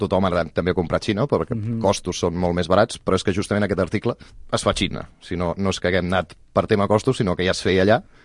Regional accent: Catalonia, Spain; Sí, potser som els catalans dels pocs que no celebrem el Cap d'Any amb focs artificials.

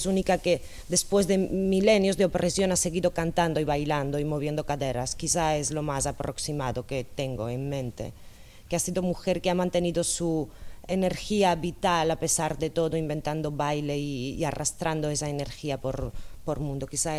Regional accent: Russia; Spanish is a second language; moved away; es evidente que de fuera no soy, soy rusa, como se notará en acento raro, soy experimento genético de URSS, no he dicho antes, escapé de allí y ahora vivo aquí.

